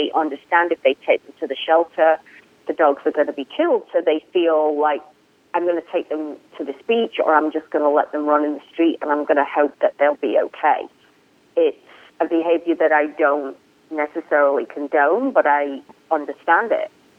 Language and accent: English; United Kingdom; I mean, I come from the United Kingdom. We have not had a case of rabies in the United Kingdom for, I couldn't even tell you how many years.